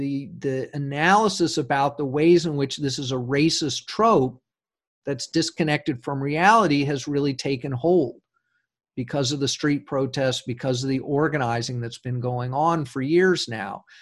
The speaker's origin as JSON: {"language": "English", "region": "Texas", "country": "United States", "tie": "born or raised there", "said": "I grew up in Texas in the 70s when there was a great deal of two-way movement across the border"}